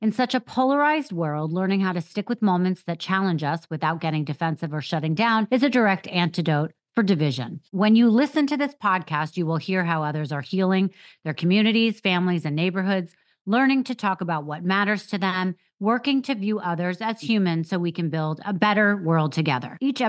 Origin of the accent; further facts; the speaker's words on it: New York City, New York, United States; listen, I'm from New York City.